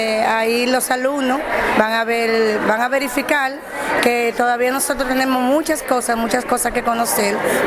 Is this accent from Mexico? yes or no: yes; Mexico; Soy enciclopédico mexicano de medio ambiente.